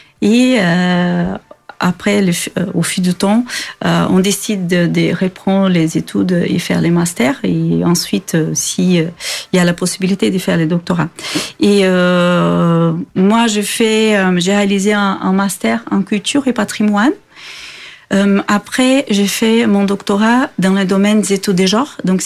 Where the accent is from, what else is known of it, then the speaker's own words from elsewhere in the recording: South Region, Brazil; je suis brésilienne, je suis née au sud du Brésil.